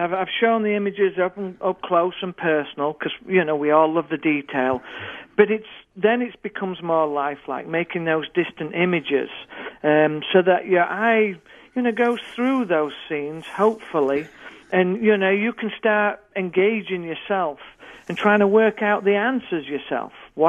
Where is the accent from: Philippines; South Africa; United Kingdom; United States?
United Kingdom; Very much so, yeah. It's in Britain, it's a young man's sport